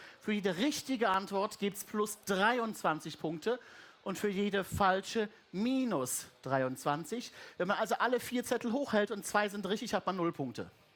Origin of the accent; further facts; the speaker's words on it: Baden-Württemberg, Germany; So, ich komme ja aus Baden-Württemberg.